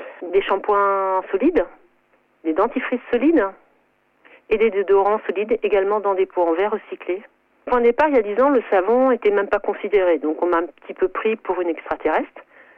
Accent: Paris, Île-de-France, France

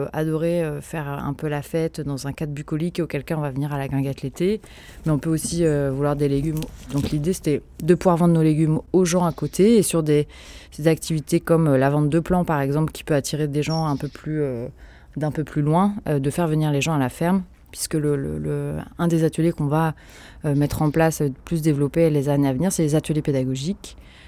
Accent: Nantes, Pays de la Loire, France; je suis nantaise et je suis maraîchère

